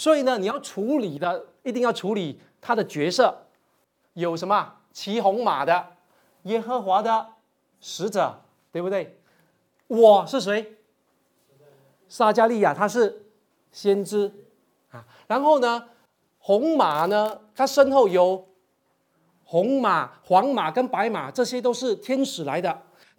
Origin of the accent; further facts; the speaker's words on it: Taiwan; 这个番石榴树不是我们台湾人的芭乐啊